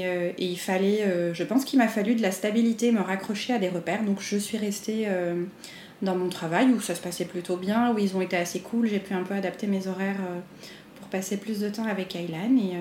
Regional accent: Morocco; moved away as an adult; now in Paris, France; Alors oui, je suis née et j'ai grandi au Maroc.

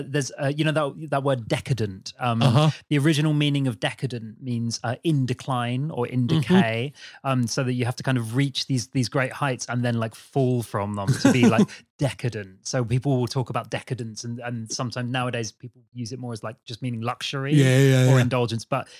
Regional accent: Brighton, South East England, United Kingdom; Now, Petros, I'm from Brighton.

